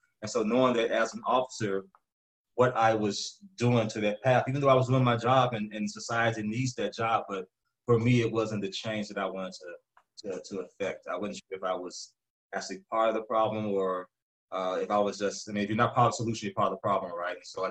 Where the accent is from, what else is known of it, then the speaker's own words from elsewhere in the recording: Memphis, Tennessee, United States; also born or lived in Chattanooga / Jamaica; now in Atlanta, United States; I grew up in Memphis, Tennessee. I've lived all over, lived some time in Chattanooga, Tennessee, lived some time in Jamaica, and now I'm here in Atlanta, Georgia.